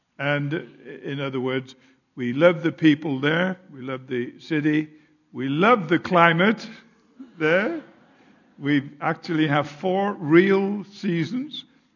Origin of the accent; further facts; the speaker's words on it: United Kingdom; He being Italian and I being British